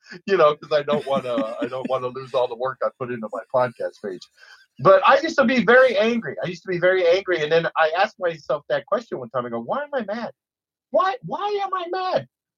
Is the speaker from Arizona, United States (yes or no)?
yes; Tucson, Arizona, United States; You know I grew up around the Mexican and the black communities in Tucson, right? I mean, I grew up with these kids.